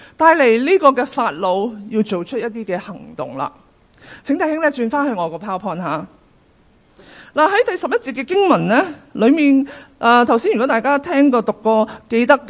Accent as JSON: {"language": "Cantonese", "country": "China", "said": "係咪我哋中國人都好重視哎生仔啦"}